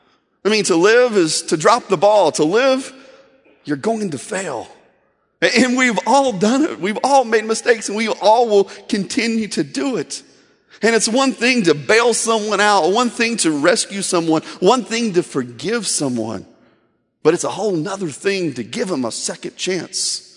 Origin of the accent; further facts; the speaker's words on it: Indiana, United States; Now, growing up in Indiana, I played a lot of basketball growing up.